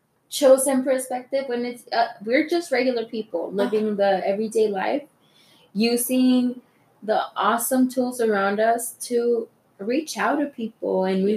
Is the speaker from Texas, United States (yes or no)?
no; Colorado, United States; We are two women from Colorado who are radical, amazing.